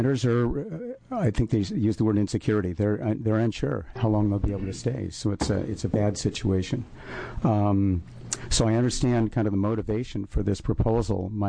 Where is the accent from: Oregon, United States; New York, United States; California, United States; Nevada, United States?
Oregon, United States; Bend; I'm from Bend, Oregon. I'm a landlord